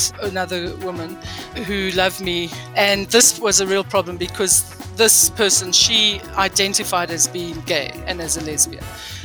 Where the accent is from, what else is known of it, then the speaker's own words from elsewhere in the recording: South Africa; now in Johannesburg, South Africa; It's where the Wanderers Cricket Stadium is, where we like to get one over the Aussies every now and again.